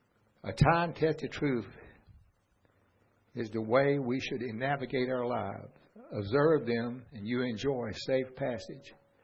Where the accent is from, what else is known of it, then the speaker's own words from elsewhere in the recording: New Orleans, Louisiana, United States; and I grew up in New Orleans from fourth grade on up, on the streets